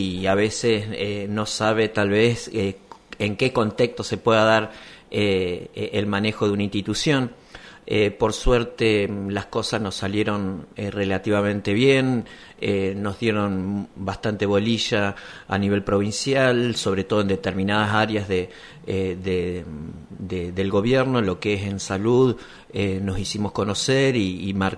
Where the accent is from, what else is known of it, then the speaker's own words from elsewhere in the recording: Nogoyá, Entre Ríos, Argentina; en el 2000 vuelvo a Nogoyá, mi ciudad natal.